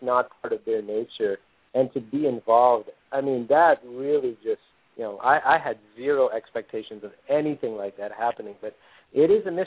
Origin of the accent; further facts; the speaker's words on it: Chicago, Illinois, United States; also born or lived in New Jersey; You know, I was born in Jersey, and I grew up in Chicago.